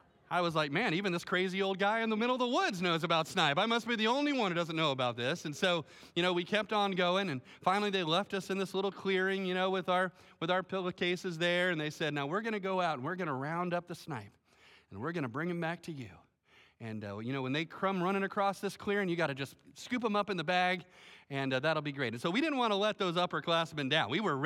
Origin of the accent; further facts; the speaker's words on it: Melbourne, Florida, United States; I grew up here in Melbourne, and I grew up at this church.